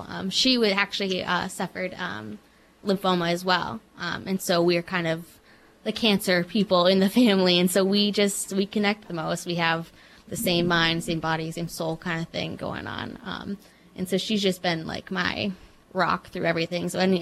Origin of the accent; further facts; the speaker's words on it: Michigan, United States; born there; So, like I said, I was born in Michigan, and they kind of had to just pack up everything they owned.